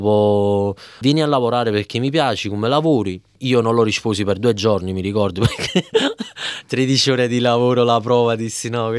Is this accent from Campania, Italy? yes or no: yes; Naples, Campania, Italy; moved away as an adult; now in Australia; da una buona napoletano, da partenopeo